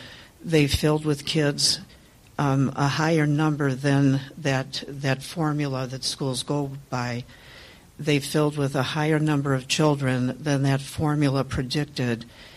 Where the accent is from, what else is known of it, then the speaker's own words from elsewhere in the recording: Hales Corners, Wisconsin, United States; I grew up in Hales Corners, so I've lived in this area my whole life.